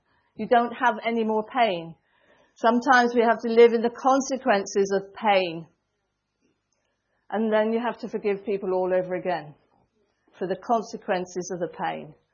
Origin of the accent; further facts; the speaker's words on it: Torquay, South West England, United Kingdom; I come up from Torquay here, but my granny actually came from North Devon.